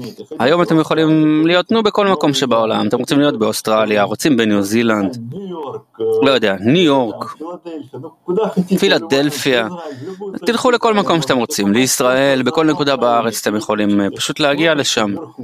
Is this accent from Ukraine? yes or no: yes; Odesa, Odesa Oblast, Ukraine; now in Israel; אני יצאתי מאודסה, הייתה לי קבוצה, הגעתי לכאן, נולדתי בעשירייה.